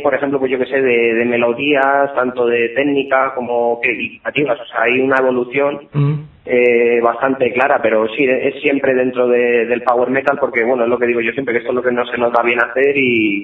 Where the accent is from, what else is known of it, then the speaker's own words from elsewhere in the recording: Madrid, Community of Madrid, Spain; yo no soy de Aranjuez, yo soy de Madrid centro.